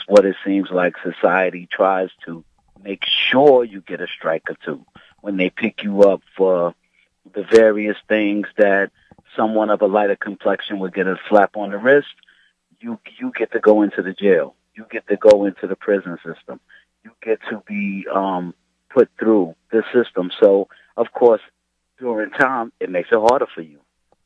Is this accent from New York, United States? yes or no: yes; Bronx, New York, United States; from the Bronx.